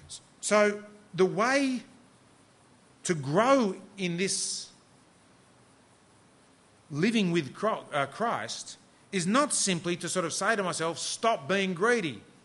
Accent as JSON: {"language": "English", "region": "New South Wales", "country": "Australia", "tie": "born or raised there", "said": "They were both immigrants to this country and arrived with nothing. And we grew up on the North Shore, but never really fitted on the North Shore."}